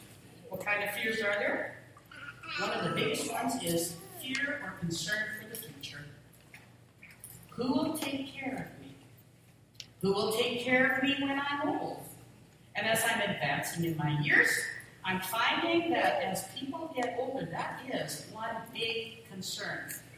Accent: Canada; I'm Canadian. I speak English.

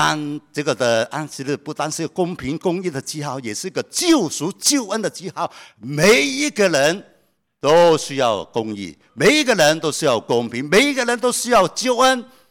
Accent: Guangdong, China; 我们广东话是为两餐

